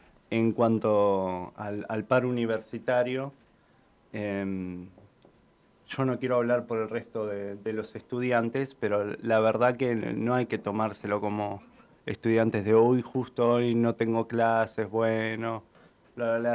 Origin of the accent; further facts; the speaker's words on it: Avellaneda, Buenos Aires Province, Argentina; yo soy de Avellaneda, entonces dije, hermoso tener la oportunidad de tener, en este caso, una tecnicatura para una futura, muy futura licenciatura, poder estudiar en mi ciudad